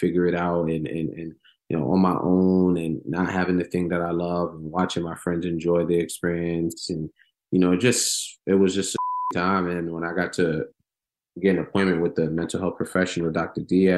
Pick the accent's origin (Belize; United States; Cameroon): Cameroon; I grew up an athlete. Growing up in Cameroon, soccer is what unites the community, you know, so I grew up playing soccer at a very, very young age.